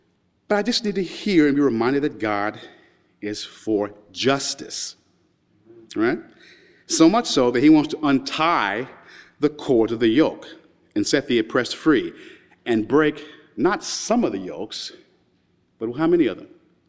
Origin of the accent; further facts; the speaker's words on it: Kentucky, United States; now in New York, United States; I'm urban New Yorker, progressive, by way of Kentucky, by the way. I'm from Kentucky. So, you know, I'm a Kentucky New Yorker.